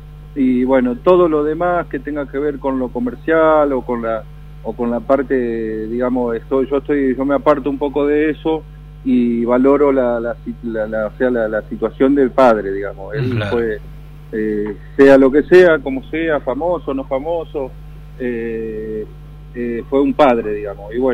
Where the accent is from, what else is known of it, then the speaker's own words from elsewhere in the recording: Chaco, Argentina; born there; Camilo y yo nacimos en el Chaco, y también somos, de parte de mi mamá, somos afrodescendientes por mi abuela, ¿no?, que es de color.